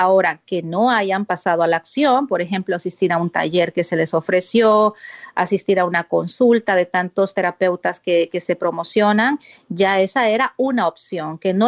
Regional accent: El Salvador; now in United States; yo soy de origen salvadoreño, pero resido en Estados Unidos, en el área de la Bahía, California, y viví pues una guerra, ¿no? Una guerra en mi país que justamente comenzó en el año que yo nací, en 1980

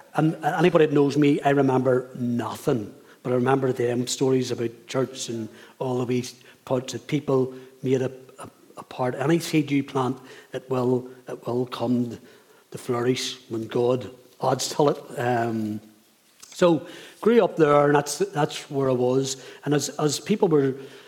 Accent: Belfast, Northern Ireland, United Kingdom; 1961. I was born and born in East Belfast.

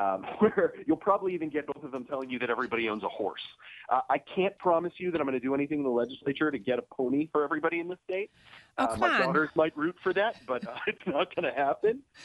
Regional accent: Maryland, United States; I mean, I grew up in Maryland. Maryland means nothing to anyone, even people in Maryland.

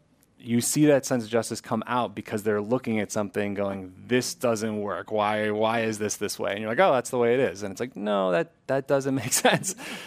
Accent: Ohio, United States; I'm from Ohio, and I'm I don't. If you ever meet someone from Ohio, we love being from Ohio.

